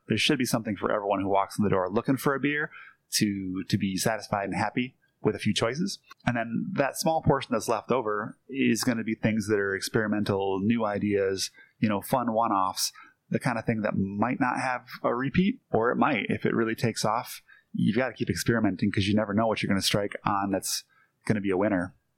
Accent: Green Bay, Wisconsin, United States; I grew up in Green Bay, so it's kind of in the blood.

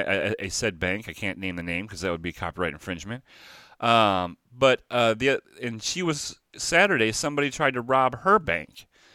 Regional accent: Peoria, Illinois, United States; I'm from Peoria.

